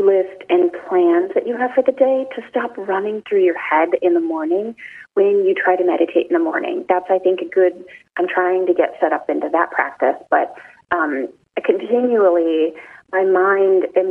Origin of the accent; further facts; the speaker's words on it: Chicago, Illinois, United States; I'm from Chicago.